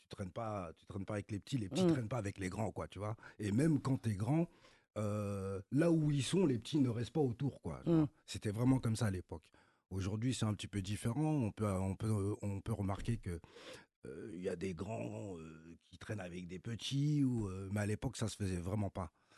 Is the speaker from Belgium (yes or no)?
no; Champigny-sur-Marne, Île-de-France, France; Alors, moi, je viens de Champigny, cité du Bois-l'Abbé.